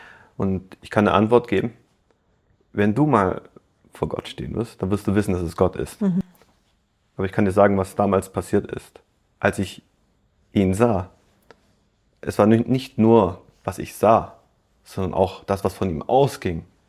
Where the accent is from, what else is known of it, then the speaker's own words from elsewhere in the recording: Germany; Für die Türken bin ich immer der Deutsche. Also so konnte ich mich auch niemals als Türke fühlen. Und da mein Türkisch auch nicht so gut ist, wie es sein sollte, da halt meine Muttersprache Deutsch ist